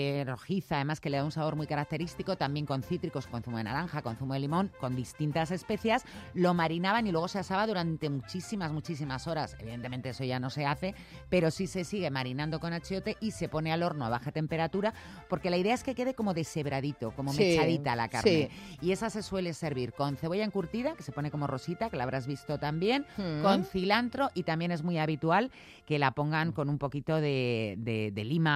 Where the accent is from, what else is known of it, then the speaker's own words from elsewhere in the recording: Spain; como soy española